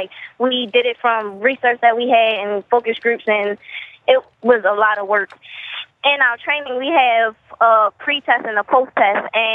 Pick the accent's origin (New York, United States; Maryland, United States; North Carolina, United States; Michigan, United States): Maryland, United States; Baltimore; I'm 17 from Baltimore